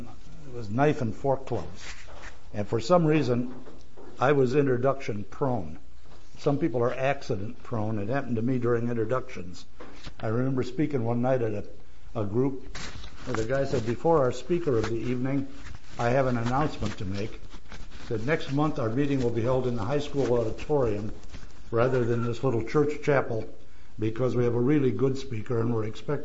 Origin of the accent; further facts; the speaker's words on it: Cleveland, Ohio, United States; moved away as an adult; also born or lived in Hawaii; I was born in Cleveland, Ohio, so I'm one of those Yankees. I lived there for 49 years